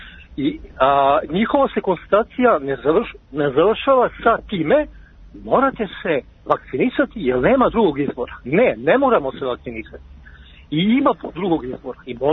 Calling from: Pančevo, Vojvodina, Serbia; Dobar dan, evo, ja sam iz Pančeva.

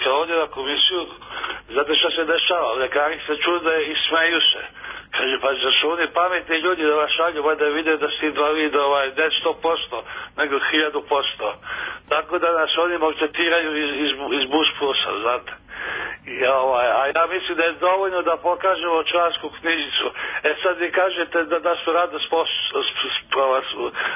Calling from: Mladenovac, Belgrade, Serbia; Ja sam iz Mladenovca

